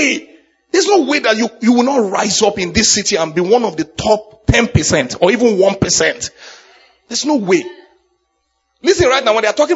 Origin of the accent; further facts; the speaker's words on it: Nigeria; moved away; I'm just a Nigerian boy that came here.